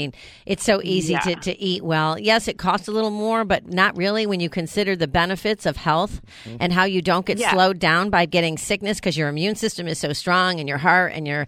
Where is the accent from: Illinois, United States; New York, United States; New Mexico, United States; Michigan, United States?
New York, United States; I mean, I grew up in New York. Hot, you know, ketchup and mustard.